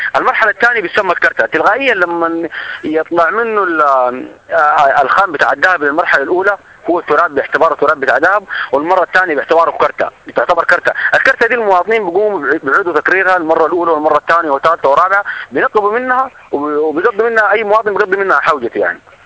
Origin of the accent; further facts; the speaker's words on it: Sudan; والتنقيب عندنا في السودان